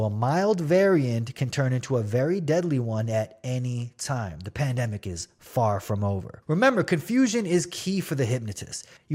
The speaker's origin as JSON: {"language": "English", "town": "Vancouver", "region": "British Columbia", "country": "Canada", "said": "I'm not sure about all BC, but I'm from Vancouver, people."}